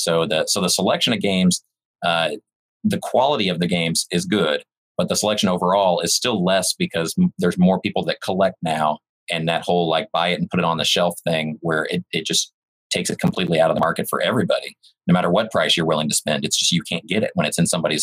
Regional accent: Texas, United States; also born or lived in California, United States; I was born in California, but lived most of my life in Texas. So I consider myself a Texan.

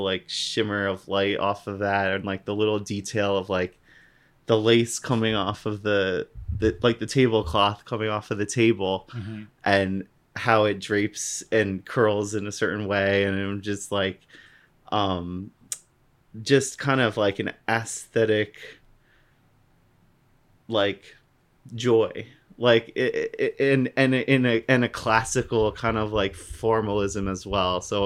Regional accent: Westchester, New York, United States; maybe like I have a more boring voice because like I'm from Westchester, I'm not like from the Bronx or whatever.

